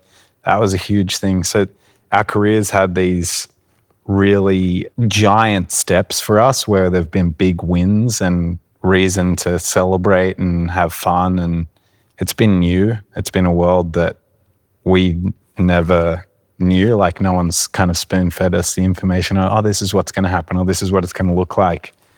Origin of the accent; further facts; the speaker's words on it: Sydney, New South Wales, Australia; We're from Australia. We're from Sydney.